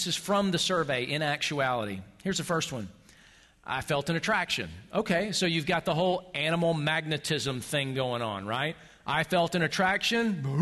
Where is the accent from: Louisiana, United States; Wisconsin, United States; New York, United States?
New York, United States; Buffalo; I I'm from Buffalo. You know, when I got off the plane here in Austin, I wasn't shivering.